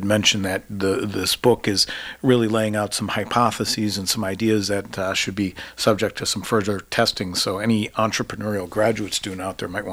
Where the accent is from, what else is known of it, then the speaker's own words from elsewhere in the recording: Midwest, United States; but also Minnesota I kept thinking about as well as I grew up in the Midwest.